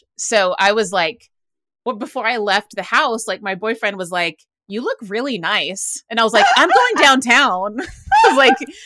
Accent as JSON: {"language": "English", "town": "Waco", "region": "Texas", "country": "United States", "said": "I'm from Waco, yeah. Texas. And I have a lot of, you know, friends and acquaintances from back home"}